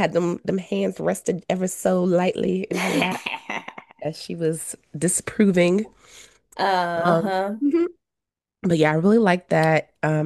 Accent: the South, United States; I think growing up in the South, they drill into our head like that period of time being like antebellum and plantations

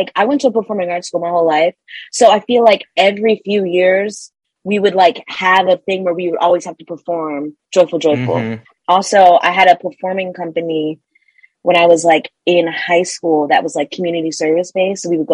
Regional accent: Delaware, United States; I grew up in Delaware.

